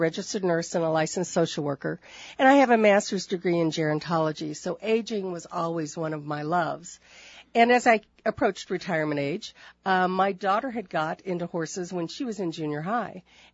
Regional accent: Taylorville, Illinois, United States; I'm actually from Taylorville. My husband and I farm in Stonington along with our son

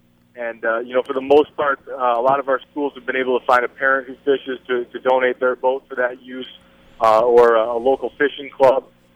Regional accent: Illinois, United States; I grew up in Illinois and played, you know, IHSA athletics

